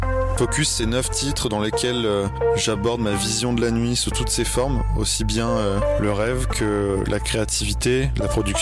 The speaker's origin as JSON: {"language": "French", "town": "Rouen", "region": "Normandy", "country": "France", "said": "J'ai 23 ans, je viens de Rouen et je suis DJ compositeur de musique électronique."}